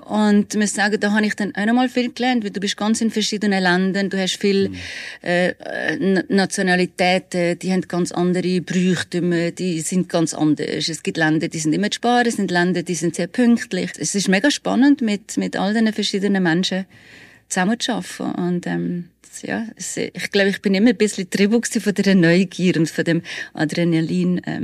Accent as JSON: {"language": "German", "region": "Valais", "country": "Switzerland", "said": "Und wir sind ja wirklich tatsächlich eher so ein bisschen Frankreich orientiert gewesen als Walliser. Und ich habe Zürich gar nicht so gut gekannt."}